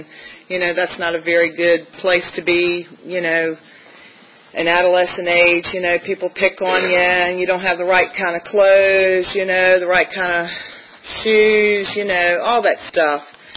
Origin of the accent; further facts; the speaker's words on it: Virginia, United States; I'm originally from Tidewater, and I'm one of six girls.